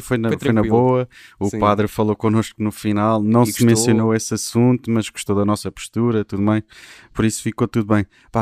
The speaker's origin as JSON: {"language": "Portuguese", "town": "Cacém", "region": "Lisbon", "country": "Portugal", "said": "eu sou do Cacém, está tudo bem, estava no Algarve"}